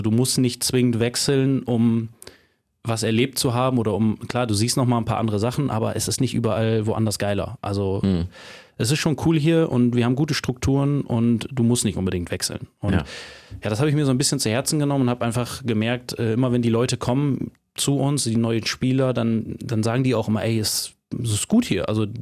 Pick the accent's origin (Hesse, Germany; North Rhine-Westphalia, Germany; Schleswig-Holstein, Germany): North Rhine-Westphalia, Germany; Emsdetten; also born or lived in Steinfurt; mein ganzes Leben in Emstetten gewohnt